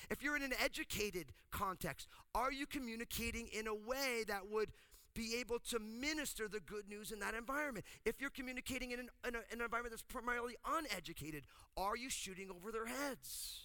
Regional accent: New Jersey, United States; now in Marin County, United States; And before I went out to plant a church in New Jersey, my home state

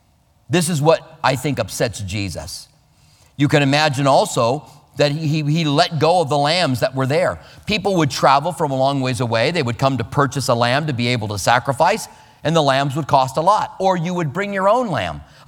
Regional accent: Iowa, United States; born there; I was born in Iowa, and we would go back to vacation, and a couple of our family members had farms

